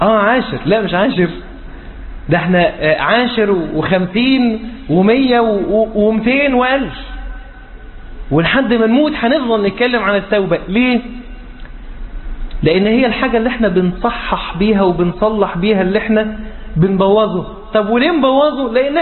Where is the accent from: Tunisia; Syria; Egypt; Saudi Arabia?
Egypt; العيال أصله عندنا في مصر بيعرفوه نسبيا إنه اللي بيرجع في كلامه.